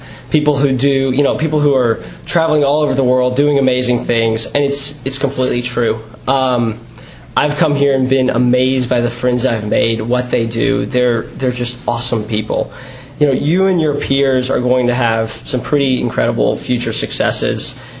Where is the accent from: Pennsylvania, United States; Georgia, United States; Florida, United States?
Georgia, United States; Atlanta; I'm from Atlanta, and since UVA isn't just the obvious choice from Atlanta, I get asked a lot why I came to UVA.